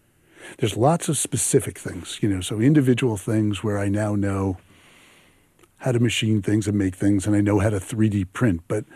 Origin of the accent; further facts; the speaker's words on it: New York City, New York, United States; I grew up in New York City.